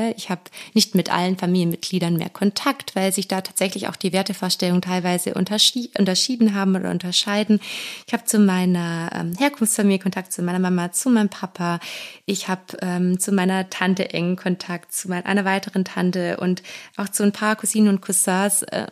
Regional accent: Baden-Württemberg, Germany; ich komme ja aus dem Schwaben, aus Oberschwaben

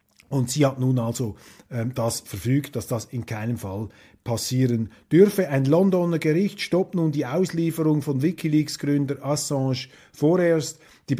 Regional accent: Switzerland; Da ist man geneigt, als Schweizer den Deutschen und vor allem auch den Journalisten etwas Entspanntheit und Entkrampfung zu gönnen.

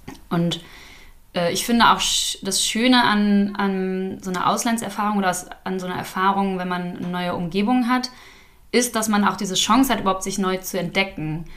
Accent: Hanover, Lower Saxony, Germany; now in Hamburg, Germany; ich komme ja eigentlich aus Hannover und bin dann nach Hamburg gegangen, in eine neue Stadt.

